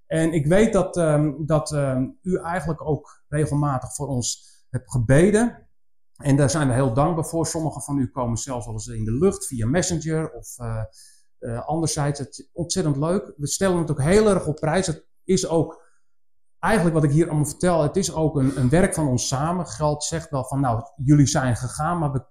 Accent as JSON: {"language": "Dutch", "country": "Netherlands", "said": "ik ben een echte Nederlander."}